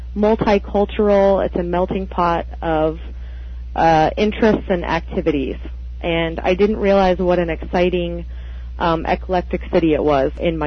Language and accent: English; Houston, Texas, United States; I think that by writing this piece about Houston, it was kind of a tribute to what I consider to be my hometown, and how you don't really realize what you have until you're not there anymore.